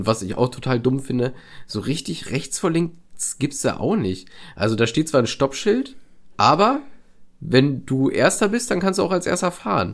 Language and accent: German; Germany; Wir haben schon dominiert. Wir als Deutsche.